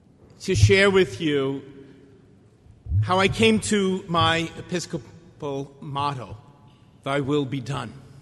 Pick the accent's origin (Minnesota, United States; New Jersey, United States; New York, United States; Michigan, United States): New York, United States; accent: New York; Archbishop Pierre, I can assure you, even with my New York accent, you had Ohio down just right.